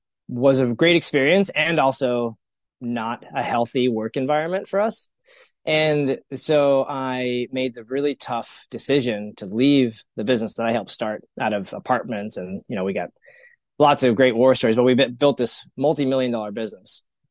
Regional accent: Texas, United States; now in Colorado, United States; My whole entire life, born and raised in Texas, always dreamt of living in Colorado.

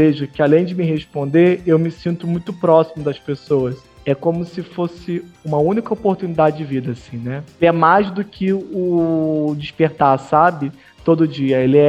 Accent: Nilópolis, Rio de Janeiro, Brazil; Eu sou natural de Nilópolis, na Baixada Fluminense. Quando mais novo, passei por muitas necessidades.

